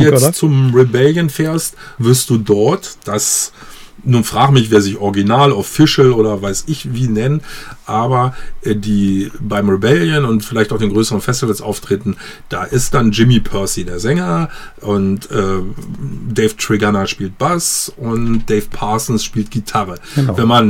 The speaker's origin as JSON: {"language": "German", "region": "Lower Saxony", "country": "Germany", "tie": "born or raised there", "said": "Habe ich damals als Jugendlicher in Niedersachsen irgendwie konnte man auch noch Radiosendung vom"}